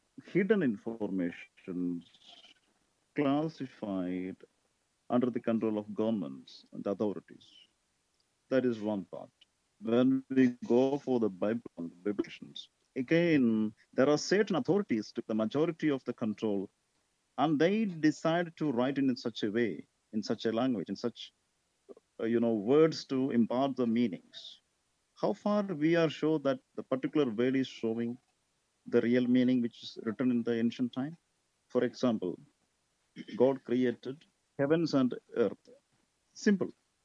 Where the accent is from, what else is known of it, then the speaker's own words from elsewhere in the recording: Kerala, India; English is a second language; See, I'm a person from India, from Kerala, South India.